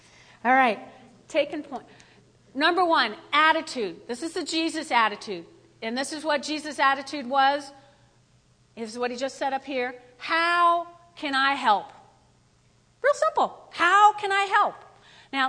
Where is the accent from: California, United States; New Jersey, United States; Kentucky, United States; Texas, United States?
New Jersey, United States; You know, I'm from North Jersey, so we went back home to North Jersey, and we had a service.